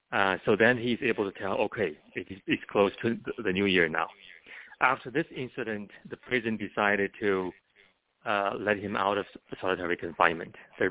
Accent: China; I grew up in China, and I experienced it firsthand

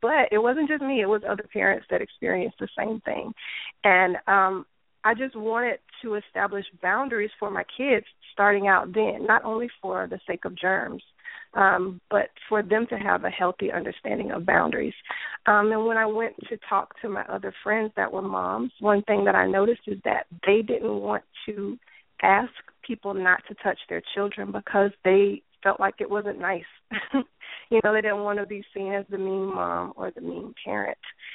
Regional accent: Jacksonville, Florida, United States; moved away as an adult; now in San Diego, United States; Well, I am actually from Florida, Jacksonville, which is North Florida. I've only been in San Diego for a year.

